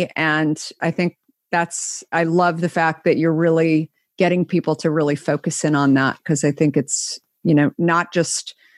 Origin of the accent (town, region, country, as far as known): Scottsdale, Arizona, United States; born or raised there